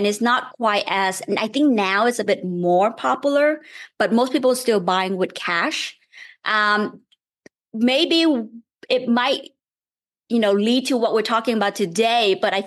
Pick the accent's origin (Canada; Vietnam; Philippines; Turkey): Vietnam; English is a second language; moved away as an adult; also born or lived in Maine; now in Philadelphia, United States; I grew up in Vietnam, actually. And I came over to the US for college.